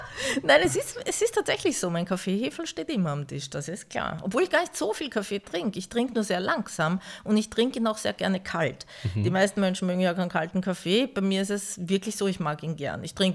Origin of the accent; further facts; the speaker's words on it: Baden, Lower Austria, Austria; die Geschichte meiner Heimatstadt Baden